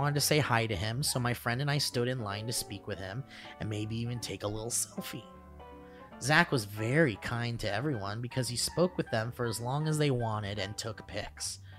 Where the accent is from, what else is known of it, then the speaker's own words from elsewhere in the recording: Connecticut, United States; Back in the golden age of 2019, I went to go see a comedian in my home state of Connecticut. Shout out to Nutmeggers.